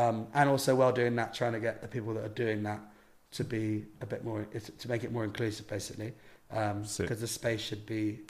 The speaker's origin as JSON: {"language": "English", "town": "Hackney", "region": "London", "country": "United Kingdom", "said": "But being like where like I'm from here, I'm from Hackney."}